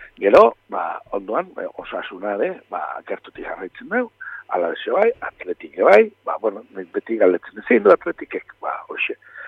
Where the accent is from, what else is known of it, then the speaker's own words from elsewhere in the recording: Tolosa, Basque Country, Spain; also born or lived in Amezketa; Ni naiz amezketarra. Da, amezketan jaioa, eta baino, umetan, nire gurasok hemen Tolosan lan egiten zuen, da, ona etorri ginen, eta gauztik, ba, hemen bizinez.